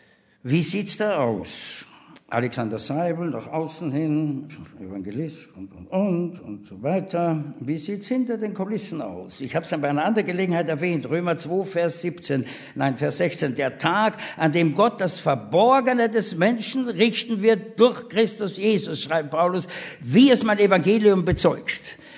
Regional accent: Austria; Als Österreicher, meine Frau Schweizerin, haben wir mit unseren Ausländerpfunden gewuchert.

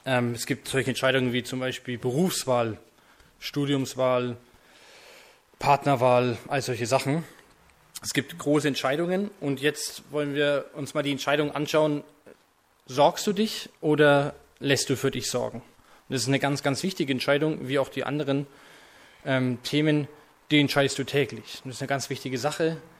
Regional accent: Bamberg, Bavaria, Germany; ich bin 33, ich komme aus Bamberg, ich habe 4 Kinder.

